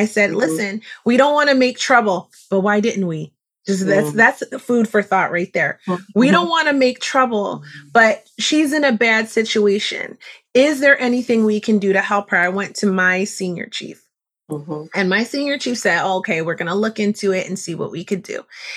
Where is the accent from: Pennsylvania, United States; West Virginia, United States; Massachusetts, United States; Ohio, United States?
Pennsylvania, United States; Philadelphia; I don't know if it's from, I'm from West Philly, you know